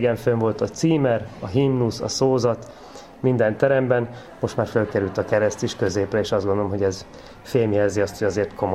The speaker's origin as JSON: {"language": "Hungarian", "town": "Visegrád", "region": "Pest", "country": "Hungary", "tie": "born or raised there", "lives_now": "Tihany, Hungary", "said": "én Visegrádon nőttem fel, és ott kerestem munkát is, illetve ott szerettem volna a feleségemmel letelepedni."}